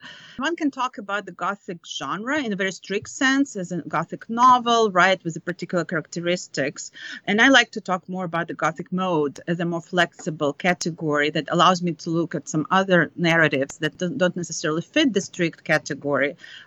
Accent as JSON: {"language": "English", "region": "Kyiv", "country": "Ukraine", "tie": "born or raised there", "said": "I grew up in Ukraine, which was then the part of the Soviet Union. So I grew up in Kyiv, the capital, but as you may know now, it was kind of dominated by Russian culture. And so I did become fluent in Ukrainian eventually"}